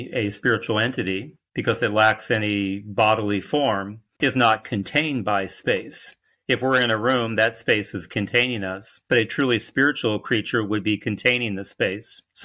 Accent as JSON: {"language": "English", "town": "Indianapolis", "region": "Indiana", "country": "United States", "tie": "born or raised there", "said": "I grew up in Indianapolis, Indiana. I've been a priest for the past 32 years."}